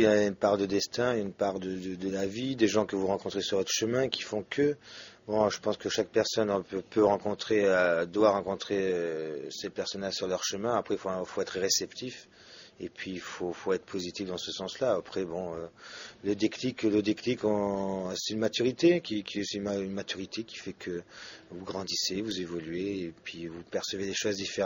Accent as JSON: {"language": "French", "town": "Cannes", "region": "Provence-Alpes-Côte d'Azur", "country": "France", "said": "génétiquement parlant, je suis italien. Après, bon, je suis né à Cannes. Après, je suis français au niveau de ma culture. Mais c'est vrai qu'au niveau des gènes, c'est plus italien que français."}